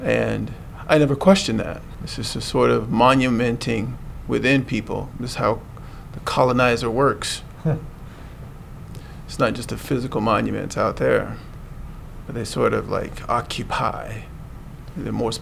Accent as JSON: {"language": "English", "region": "Florida", "country": "United States", "said": "I'm from Florida, by the way"}